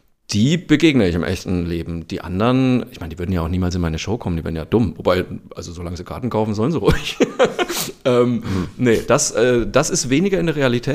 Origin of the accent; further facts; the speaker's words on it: Zeil, Bavaria, Germany; wenn ich durch Zeil meinen Heimatort laufe, ist selbstverständlich mein Mann mit dabei